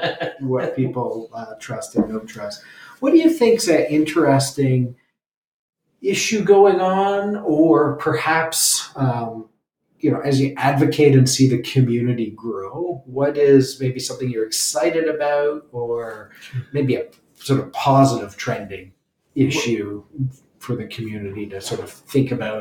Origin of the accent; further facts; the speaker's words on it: Belleville, Ontario, Canada; I grew up in Belleville, so it was the Belleville Intelligencer.